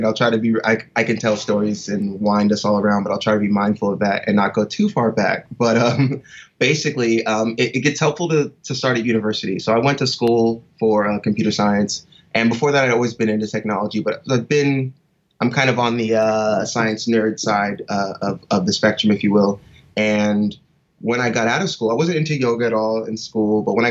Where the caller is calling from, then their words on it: Santa Monica, California, United States; I'm joining you from sunny Santa Monica, California, United States.